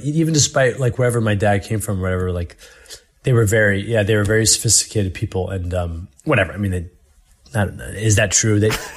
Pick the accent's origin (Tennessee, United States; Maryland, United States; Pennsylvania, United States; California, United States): Pennsylvania, United States; Philadelphia; born there; So I was born in Philadelphia, and very funnily enough, it's very pertinent.